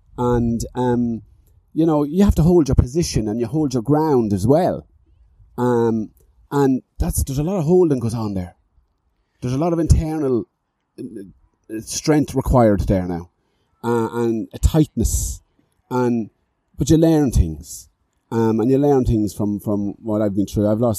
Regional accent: Dundalk, Leinster, Ireland; I'm a Dundalk, I'm from Dundalk, but I'm a Celtic supporter all my life since the 1970s.

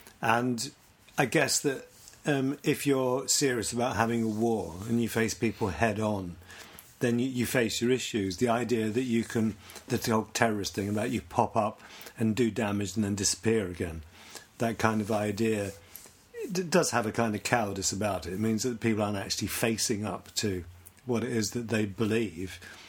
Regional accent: United Kingdom; And one of the things about being British is the British Reserve has always been to be the reasonable chaps.

